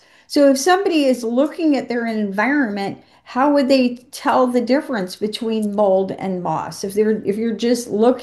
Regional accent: Georgia, United States; accent: American Southern; I'm laughing at my American accent, my Southern, the aflatoxin. Of course, I'm from Georgia, home of Jimmy Carter and the Peanuts.

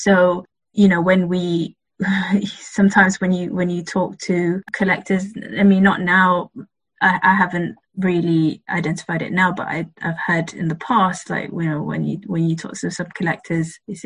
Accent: Malaysia; I come from Malaysia, so it's Southeast Asia

